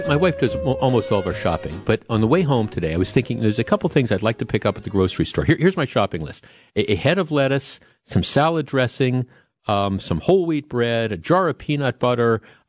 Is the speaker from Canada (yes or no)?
no; Wisconsin, United States; I grew up in Northwest Wisconsin where the weather is not uncommon.